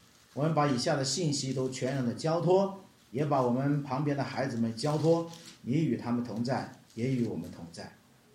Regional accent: China; 因为犹太人也很爱他们的国家，对不对？我们中国人也很爱自己的国家这是难免的哈。

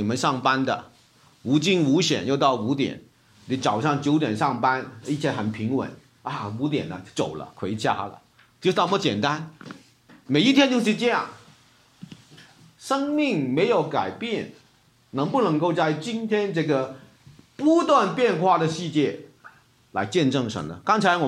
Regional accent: Hong Kong; 我从香港来的

